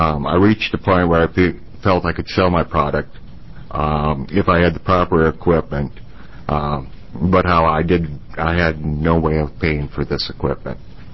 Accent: Tigard, Oregon, United States; I'm from Tigard, Oregon.

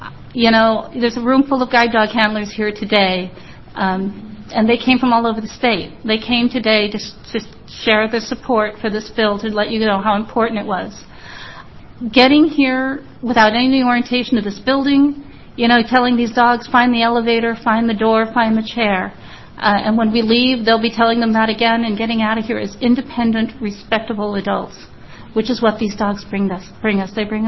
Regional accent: Aloha, Oregon, United States; from Aloha, Oregon.

